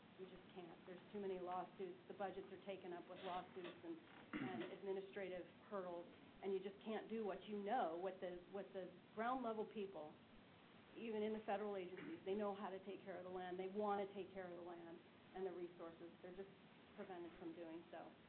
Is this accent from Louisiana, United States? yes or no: no; Idaho, United States; also born or lived in Nevada / Flagstaff, Arizona / Sedona, Arizona / Phoenix, Arizona; now in Utah, United States; I was born in Nevada, lived in Flagstaff and Sedona, and Phoenix, Arizona, lived for 3 years in a little town called Silver City, New Mexico, and finished high school in Idaho before I moved to Utah 27 years ago.